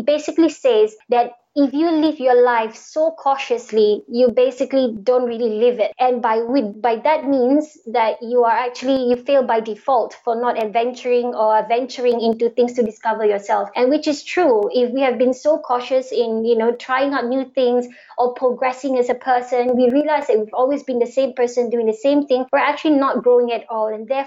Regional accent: Singapore; is from Indonesia by roots and my mother is from Malaysia. But I've always been a Malay Muslim growing up in Singapore in a modern city life.

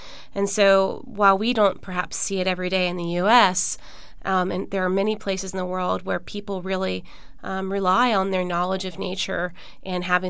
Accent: Florida, United States; I grew up in South Florida and spent most of my childhood wearing no shoes and running around outside.

